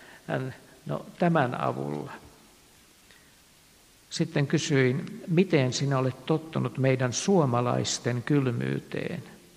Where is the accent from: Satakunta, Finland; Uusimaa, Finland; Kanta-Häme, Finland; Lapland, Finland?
Uusimaa, Finland; Helsinki; minä olen ihan paljasjalkainen helsinkiläinen, kuinka niin?